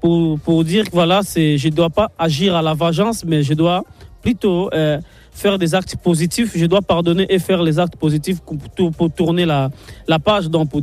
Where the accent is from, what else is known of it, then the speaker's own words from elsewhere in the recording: Kivu, DR Congo; born there; En fait, je suis né dans le Kivu, je suis le cadet d'une famille de 6 enfants.